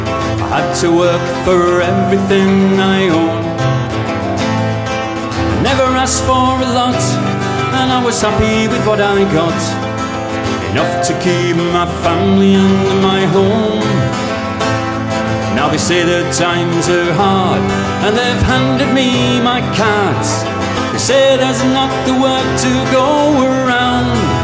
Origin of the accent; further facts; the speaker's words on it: England, United Kingdom; Now, I grew up in England in the 80s.